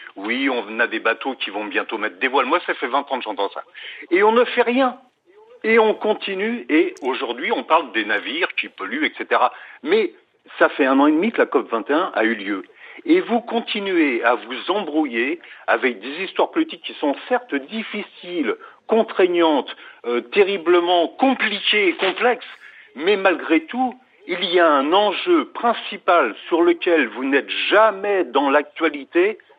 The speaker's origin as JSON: {"language": "French", "country": "France", "said": "je parle en tant que Français"}